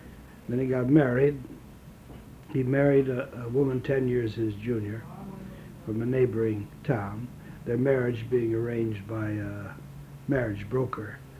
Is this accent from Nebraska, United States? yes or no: yes; Omaha, Nebraska, United States; born there; I was born in Omaha, Nebraska on September 14th, 1907. My parents were immigrants from Russia.